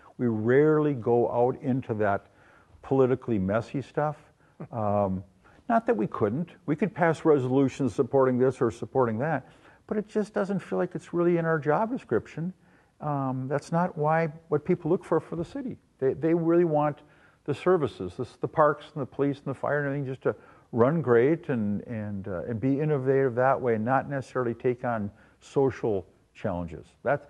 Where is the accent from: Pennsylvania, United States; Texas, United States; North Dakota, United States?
North Dakota, United States; You know, I was raised in North Dakota, pretty conservative place, pretty conservative family.